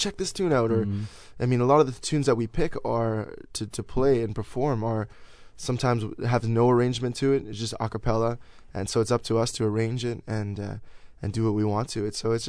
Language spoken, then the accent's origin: English; India; You know, like, I'm from India and I play the tabla, so...